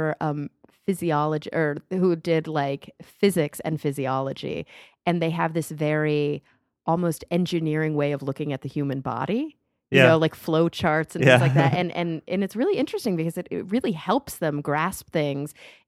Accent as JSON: {"language": "English", "region": "Texas", "country": "United States", "said": "I'm a Texan."}